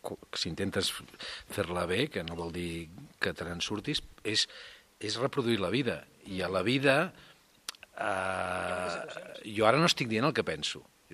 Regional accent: Catalonia, Spain; per què som com som els catalans

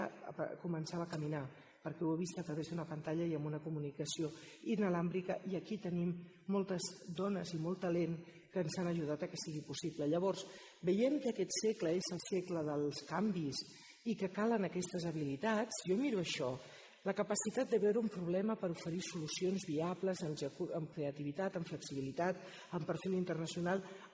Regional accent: Sant Boi de Llobregat, Catalonia, Spain; jo sóc de Sant Boi, he anat tota la vida a un col·le públic, a una escola pública, i a un institut

